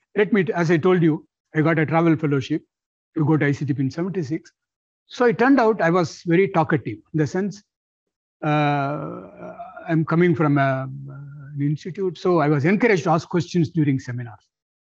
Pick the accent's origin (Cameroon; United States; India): India; since I'm from India, I want to tell you how Indians got benefited